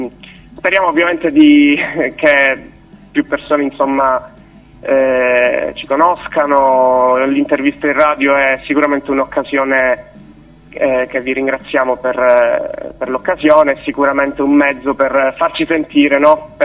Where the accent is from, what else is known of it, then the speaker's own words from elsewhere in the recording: Palermo, Sicily, Italy; questo sabato qui in Sicilia, in un paese che si chiama San Giuseppe Jato, comunque vicino a Palermo. Noi siamo di Palermo.